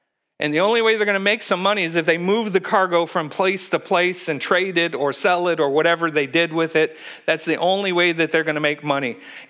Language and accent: English; Indiana, United States; I come from Indiana. And in Indiana, we have these things called tornadoes